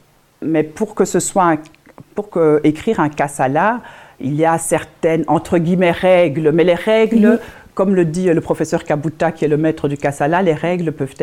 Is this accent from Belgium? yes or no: yes; Belgium; also born or lived in Kinshasa, DR Congo; Parce que Kinshasa, c'est ma ville natale, c'est mon pays. Je suis à Kinshasa, je suis chez moi. Et voilà, donc ça devait vraiment ressortir. Mais je suis en Belgique depuis que je suis toute petite.